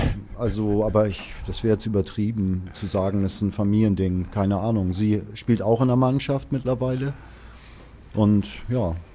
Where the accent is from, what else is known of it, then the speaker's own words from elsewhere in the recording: Hamburg, Germany; born there; Nein, ich bin gebürtiger Hamburger.